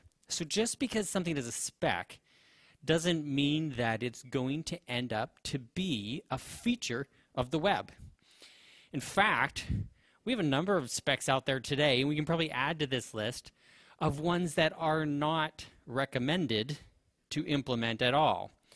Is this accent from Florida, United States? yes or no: no; Texas, United States; Okay, and I'm from Texas, so I feel quite qualified to talk about cows and cow paths.